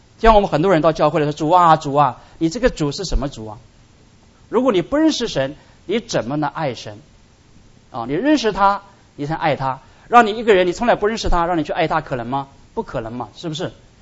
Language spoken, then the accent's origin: Chinese; China; 我们中国人